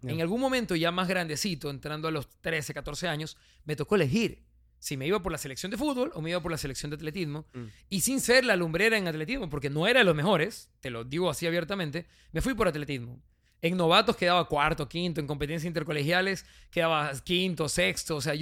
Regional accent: Ecuador; Yo era más lanzado como buen ecuatoriano al peloteo, era mucho más de fútbol.

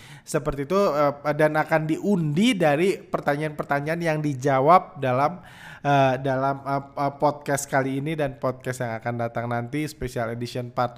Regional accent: Bandung, West Java, Indonesia; also born or lived in Jakarta / Brazil; Saya lahir di Jakarta, terus tinggal di Bandung. Udah itu saya ke Brazil, udah itu ke Indonesia lagi waktu kuliah. Saya kuliah di Bandung, di Parahyangan, jurusan manajemen keuangan.

